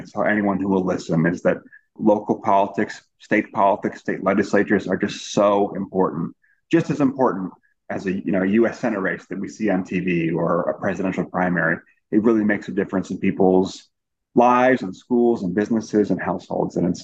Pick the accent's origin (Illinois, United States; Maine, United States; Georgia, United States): Maine, United States; Waterville; So I was, you know, an original townie. I grew up in Waterville, graduated from Waterville High School, and I ended up going to Colby College, literally up the hill.